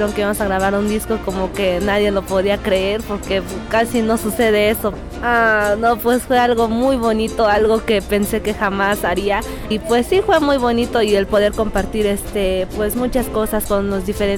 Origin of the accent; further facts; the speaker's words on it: Santa María Tlahuitoltepec, Oaxaca, Mexico; soy de Santa María Tlahuitoltepec, Mije, Oaxaca, de donde viene la banda.